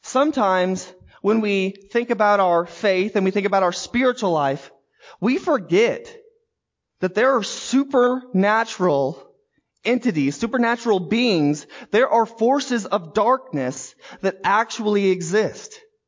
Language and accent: English; Carterville, Illinois, United States; I'm from Carterville. But then there's also certain times where I've said I'm from Southern Illinois. Or I might even say I'm from Carbondale or from Southern Illinois University.